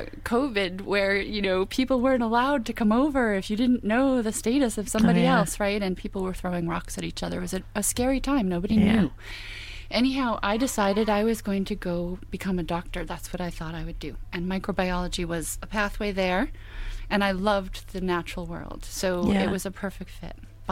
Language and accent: English; Braintree, Massachusetts, United States; I grew up in the Braintree, Massachusetts, the town of Braintree, Massachusetts. I grew up in, you know, middle class America. I grew up in a self-employed family.